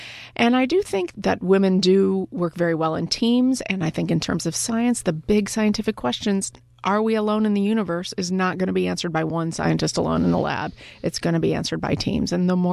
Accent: Arizona, United States; also born or lived in Boston, United States; And for me, I grew up in Arizona. I was born in Boston, but I grew up in Arizona.

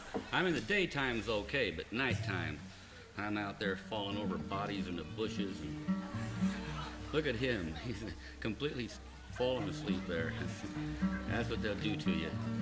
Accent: Utah, United States; I am from Utah. Out where the men are men and the sheep are all nervous.

